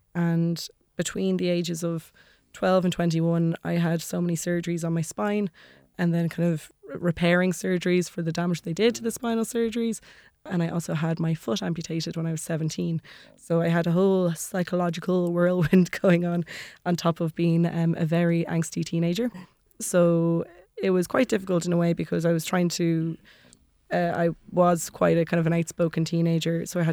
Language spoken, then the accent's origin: English; Maynooth, Kildare, Ireland; I grew up in Maynooth. I had my primary education in Maynooth, but then my secondary education was in Dublin.